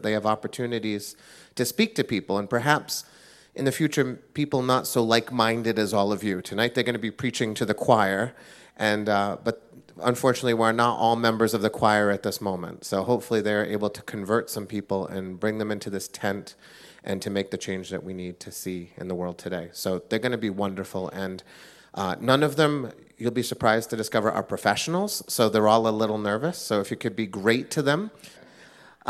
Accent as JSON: {"language": "English", "town": "West Hartford", "region": "Connecticut", "country": "United States", "tie": "born or raised there", "said": "We had a budget crisis in my hometown of West Hartford, Connecticut last year"}